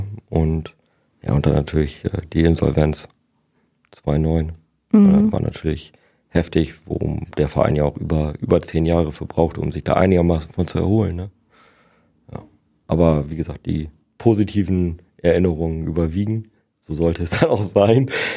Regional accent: Bremen, Germany; born there; now in Emden, Germany; Ich komme gebürtig aus Bremen.

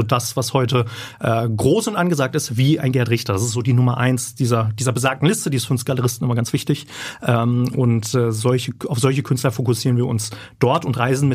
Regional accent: Bochum, North Rhine-Westphalia, Germany; Ich komme aus Bochum. Habe dort klassisch mein Abitur gemacht

